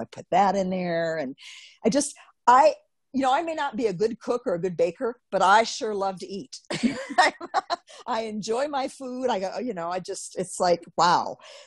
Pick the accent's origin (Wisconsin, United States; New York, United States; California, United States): Wisconsin, United States; Racine; And, then the other thing of growing up in Racine, Danish layer cake is, again, you know, when you grow up and you think, well, everything is like where I grew up, isn't it? So I was there 14 years